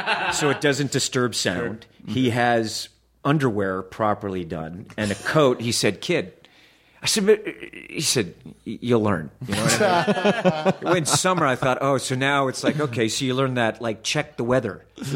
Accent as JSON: {"language": "English", "region": "the South", "country": "United States", "tie": "born or raised there", "said": "Mr. Hoffman, I was raised in the South."}